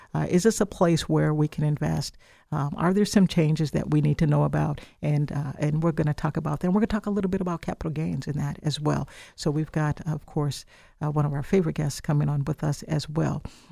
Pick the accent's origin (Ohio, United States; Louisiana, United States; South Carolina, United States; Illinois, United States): Illinois, United States; you know, I'm from Illinois, so I'm interested in the Chicago housing market.